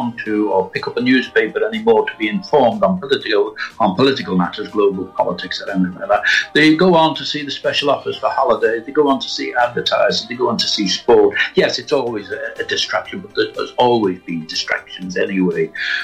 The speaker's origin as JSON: {"language": "English", "town": "Liverpool", "region": "North West England", "country": "United Kingdom", "accent": "Liverpool", "said": "Hey, it might be my Liverpool accent, if you can understand"}